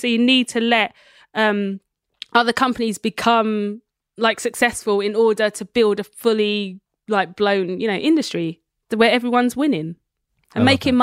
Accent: United Kingdom; because I watch a lot of American TV, as every Brit does.

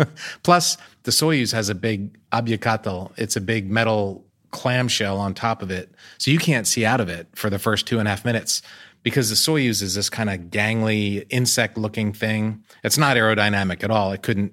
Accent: United States; I'm American, so I'm proud of American things

